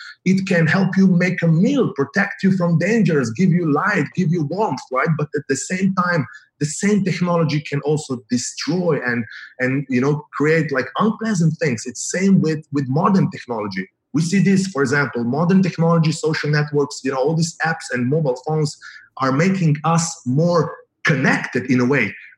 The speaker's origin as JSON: {"language": "English", "country": "Slovenia", "said": "And if I may share, I come from Slovenia, Europe. It's a beautiful country. It's such a beautiful country."}